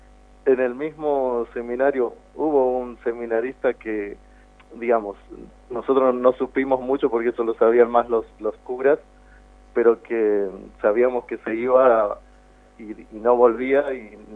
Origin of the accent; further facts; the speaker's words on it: Buenos Aires Province, Argentina; born there; now in Villa Mercedes, Argentina; Sí, yo nací en provincia de Buenos Aires. Uh-huh. Y aquí en Villa Mercedes estoy hace 3 años.